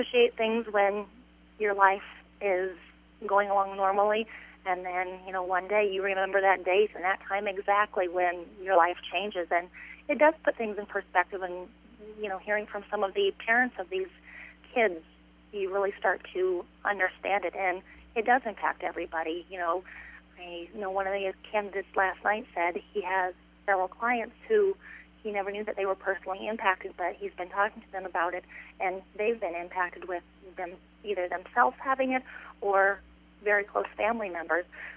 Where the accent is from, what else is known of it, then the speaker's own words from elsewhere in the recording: Atlantic, Iowa, United States; And, you know, Atlantic, it is, you know, my hometown. It's a great place to grow up